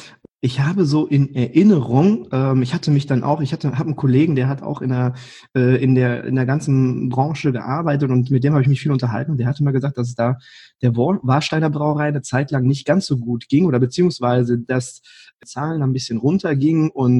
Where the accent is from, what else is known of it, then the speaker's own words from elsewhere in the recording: North Rhine-Westphalia, Germany; Ich bin im Sauerland aufgewachsen